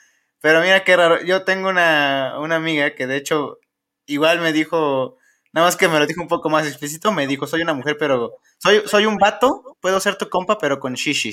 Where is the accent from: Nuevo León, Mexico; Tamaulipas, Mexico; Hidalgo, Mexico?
Hidalgo, Mexico; soy de Hidalgo. Y fíjate que en Hidalgo está un poco más tradicional el asunto de, pues de eso, de varón, mujer